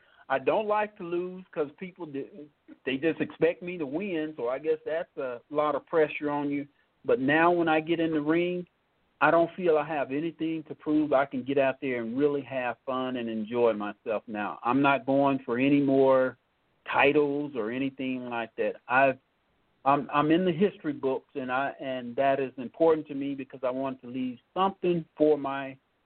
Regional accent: Blytheville, Arkansas, United States; now in Colorado, United States; they're going to actually give me a key to the city in my hometown of Blytheville, Arkansas, and I am excited about that, as well as they are working on giving me a key to the city here in Colorado

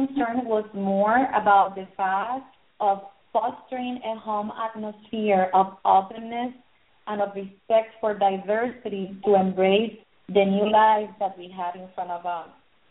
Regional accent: Puerto Rico; I grew up in Puerto Rico listening to … to bands like

